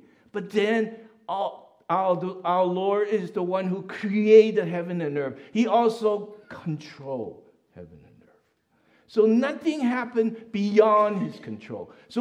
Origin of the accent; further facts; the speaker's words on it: Hong Kong; I grew up in Hong Kong. So typhoon number 10 means, woo, no school.